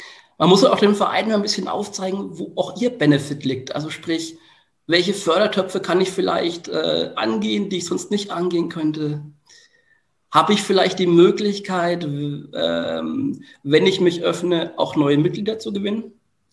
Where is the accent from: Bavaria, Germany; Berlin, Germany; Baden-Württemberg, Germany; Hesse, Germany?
Bavaria, Germany; Bamberg; Ich bin ja immer noch auch in meiner Heimat ein Stück weit aktiv.